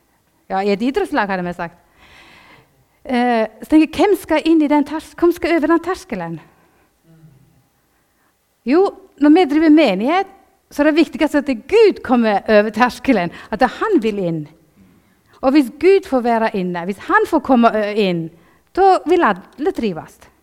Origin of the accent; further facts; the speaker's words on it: Vestland, Norway; Nå, altså, jeg er sogning. Det er ikke alle som forstår hva jeg sier.